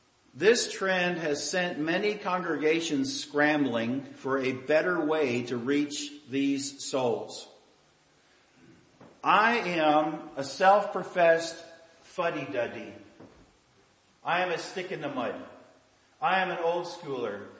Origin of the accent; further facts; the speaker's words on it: Canada; now in United States; I can remember growing up in Canada, which is a liberal country.